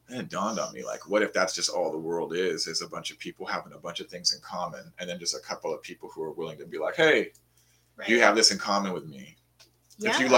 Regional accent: Spanaway, Washington, United States; I was driving through my hometown today, and I don't always go out there. Spanaway, Washington.

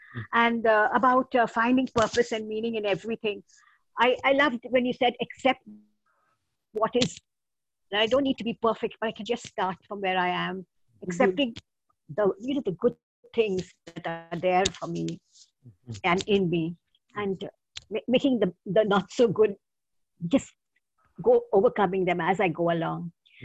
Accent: India; English is a second language; from India speaking.

